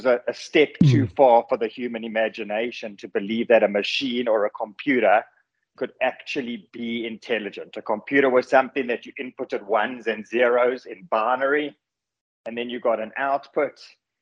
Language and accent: English; South Africa; now in United States; I live in America now, but I'm obviously ex-South African, as you can hear from my accent.